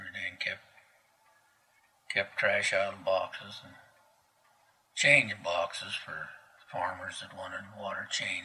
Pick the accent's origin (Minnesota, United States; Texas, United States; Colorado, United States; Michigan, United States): Colorado, United States; Fruitland Mesa; also born or lived in Paonia; And they came to Peonia, and I was born in Peonia. And we lived there until I was 8 years old, and then I moved to Fruitland Macy.